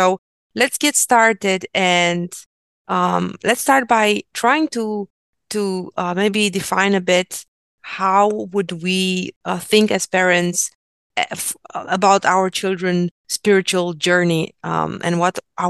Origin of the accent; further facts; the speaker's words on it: Romania; I grew up in Romania.